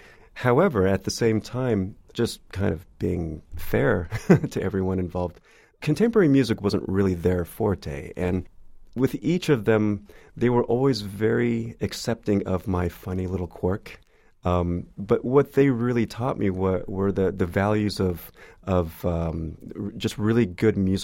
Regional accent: California, United States; I grew up in the Bay Area.

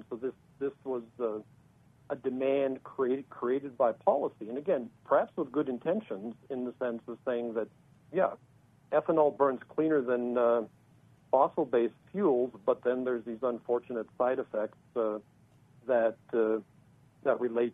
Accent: California, United States; my home state has its own set of policies called the low-carbon fuel standard. And in California

